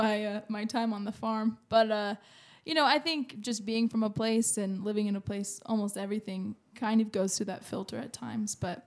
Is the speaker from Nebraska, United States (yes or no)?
yes; Nebraska, United States; Yeah, I grew up right outside of Lincoln.